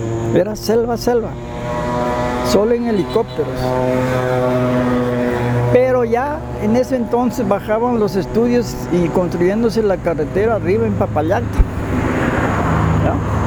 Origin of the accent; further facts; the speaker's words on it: Macará, Loja, Ecuador; also born or lived in Santo Domingo de los Colorados; Yo vine de Macará a Santo Domingo de los Colorados.